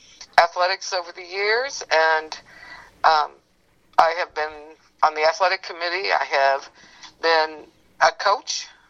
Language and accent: English; Indianapolis, Indiana, United States; born there; I was born right here in Indianapolis in 1953.